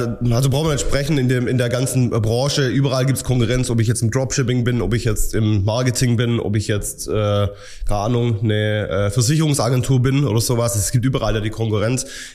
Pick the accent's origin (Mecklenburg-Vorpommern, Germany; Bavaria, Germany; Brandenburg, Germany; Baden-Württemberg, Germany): Baden-Württemberg, Germany; Schwäbisch Hall; wir kommen aus Schwäbisch Hall